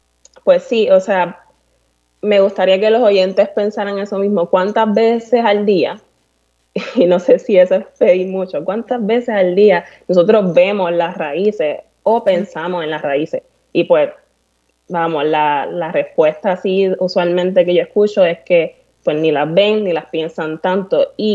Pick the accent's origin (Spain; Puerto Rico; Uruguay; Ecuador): Puerto Rico; Bayamón; soy una boricua de Bayamón.